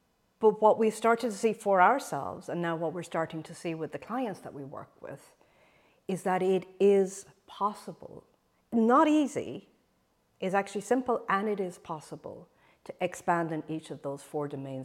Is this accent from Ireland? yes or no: yes; Ireland; looking forward to moving back to the UK, even though I'm from Ireland, but I bought a property in the UK